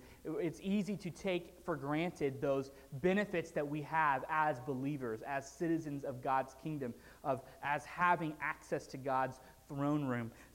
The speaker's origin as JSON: {"language": "English", "country": "United States", "said": "just the good benefits I have of being an American."}